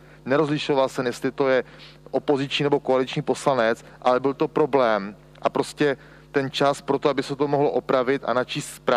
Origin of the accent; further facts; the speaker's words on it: Moravia, Czechia; Jednak nepovažuji se jako Moravák za divoký východ.